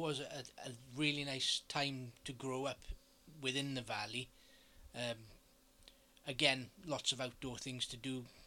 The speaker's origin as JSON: {"language": "English", "region": "Wales", "country": "United Kingdom", "tie": "born or raised there", "lives_now": "Caerphilly, United Kingdom", "said": "I was born and raised in St. Genneth. Lived here for 25 years before I moved to Caerphilly."}